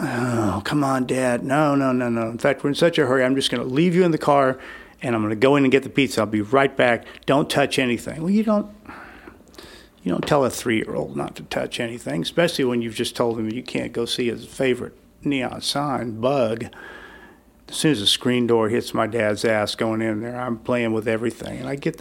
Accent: Texas, United States; My wife and I joke about, you know, growing up in Texas, she assumed that, you know, I was on a horse before I could walk

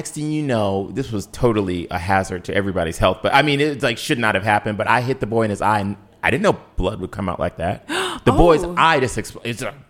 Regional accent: Cleveland, Ohio, United States; I'm from Cleveland. I will fight your ass.

